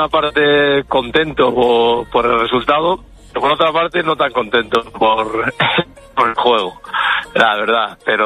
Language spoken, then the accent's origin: Spanish; Barcelona, Catalonia, Spain; yo aquí en España pues he visto, soy de Barcelona, vivo en Barcelona